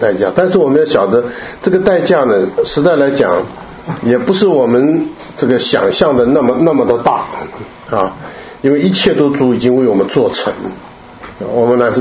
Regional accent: China; 这只有我们中国人懂得什么是花轿啊

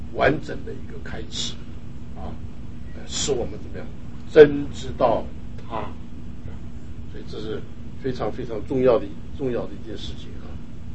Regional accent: China; 我们中国人很懂得心啊，我们中国人最讲心啊

